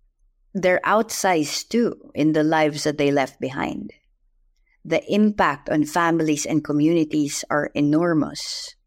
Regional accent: Philippines; maybe because I'm Catholic or was Catholic, maybe because I'm Filipino, I don't know.

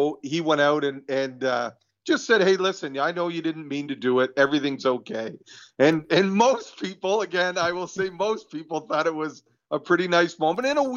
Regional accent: Canada; I'm Canadian.

